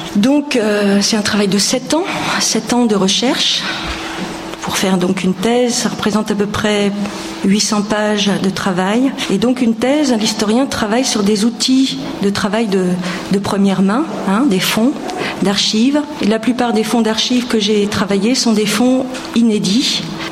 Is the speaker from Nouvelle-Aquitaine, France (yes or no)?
yes; Nouvelle-Aquitaine, France; C'est un petit peu aussi dans cette atmosphère des souvenirs de la guerre que j'ai grandi en Corrèze.